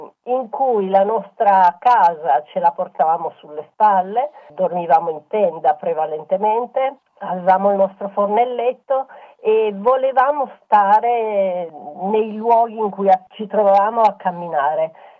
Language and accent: Italian; Turin, Piedmont, Italy; born there; io ho nata a Torino